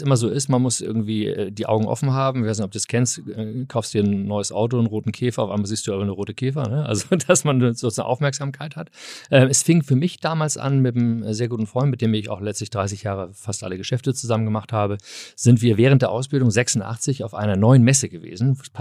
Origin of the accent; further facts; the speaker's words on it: Hamburg, Germany; ich komme aus Hamburg, ich bin Eppendorf, Eppendorf groß gewachsen.